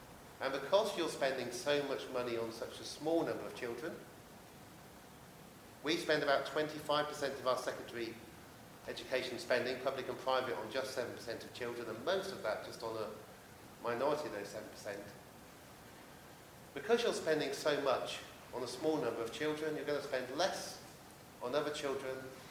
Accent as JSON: {"language": "English", "region": "England", "country": "United Kingdom", "tie": "born there", "said": "I was born in England in 1968."}